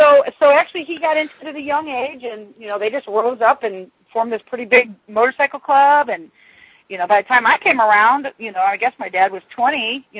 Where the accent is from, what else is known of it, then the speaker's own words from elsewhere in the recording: Chicago, Illinois, United States; Well, actually, I'm from Chicago.